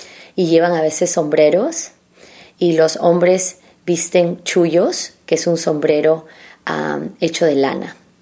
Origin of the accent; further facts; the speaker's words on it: Peru; capital, que es Lima, y queda en la costa. Y en la costa está el desierto. Nosotros nos vestimos con ropas como los europeos, y la comida tenemos un poco de todo.